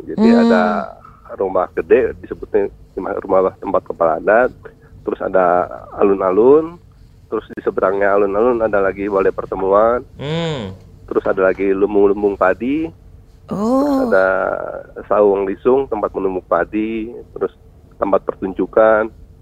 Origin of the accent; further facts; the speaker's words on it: Cimande, West Java, Indonesia; saya revitalisasi pencaksilat yang di Cimande di kampung saya.